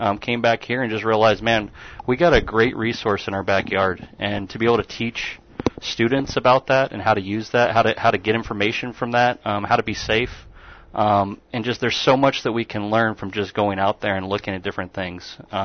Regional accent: Lake Havasu City, Arizona, United States; I was born and raised here in Lake Havasu, came back to town

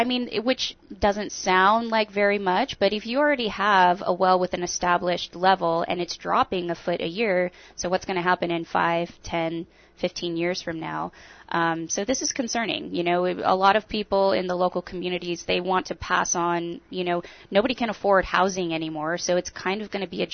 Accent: La Cañada, California, United States; moved away; also born or lived in Pasadena / Glendale; So I grew up in, La Cañada, and then around the Pasadena Glendale ar

